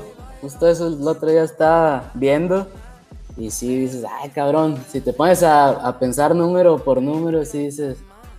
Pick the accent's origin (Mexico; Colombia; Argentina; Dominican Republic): Mexico; El Mezquital, Durango; now in Guadalajara, Mexico; Yo soy de El Mezquital, Durango. Es un pueblo en Durango. Y ahí viví hasta ahorita la mitad de mi vida, los primeros 11 años. Y de ahí me fui a vivir a Durango, a la capital.